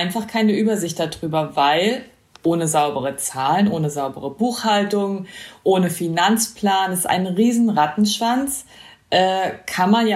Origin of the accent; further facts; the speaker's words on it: eastern Germany, Germany; Naja, also ich kenne es so von früher. Ich bin im Osten aufgewachsen